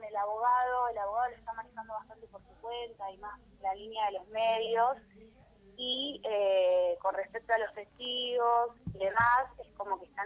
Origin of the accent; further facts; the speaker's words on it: Buenos Aires, Argentina; now in Córdoba, Argentina; yo soy de Buenos Aires y hace un año que estamos viviendo acá y la verdad que parece otro país.